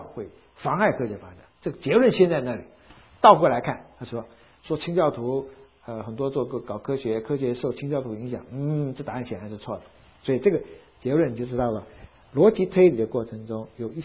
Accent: China; 在我们中国人的思维方式来讲呢

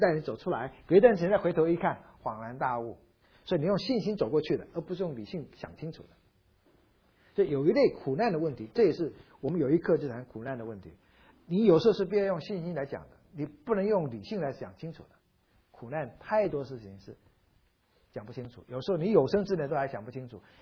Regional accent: Taiwan; 那我们闽南话台湾话有一句话哈

